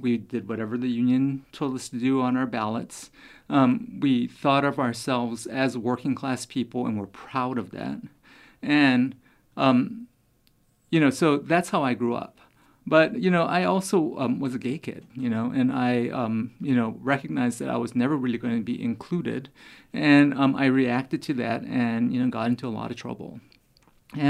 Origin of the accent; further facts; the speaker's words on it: Hawaii, United States; You know, I grew up in Hawaii. And so first of all, growing up in Hawaii, I did not think of myself as Asian.